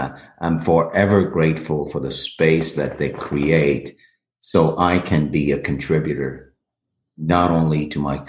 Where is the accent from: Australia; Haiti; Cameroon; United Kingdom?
Haiti; now in United States; I was born and raised in Haiti and came to the States in 77. And though I left Haiti, I never really left.